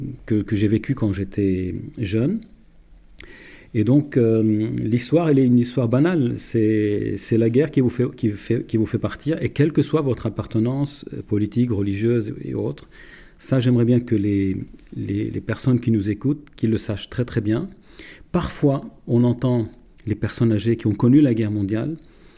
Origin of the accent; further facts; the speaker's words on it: Lebanon; Exilé comme tous les Libanais, quand on est Libanais